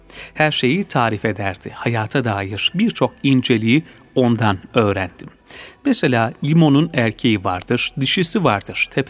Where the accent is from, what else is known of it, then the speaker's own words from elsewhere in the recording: Göynügören, Çankırı Province, Turkey; Bu fakir 1938 yılında Çankırı'nın Bayramören ilçesi Göynü Gören köyünde dünyaya gelmişim. Biz köylü olmamıza rağmen 300-400 yıllık şeceremiz kayıtlıdır.